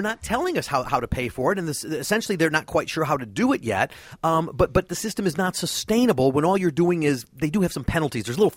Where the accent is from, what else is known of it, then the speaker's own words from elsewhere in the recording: United States; it really makes you feel terrible as an American if we're all doing what they said we were doing.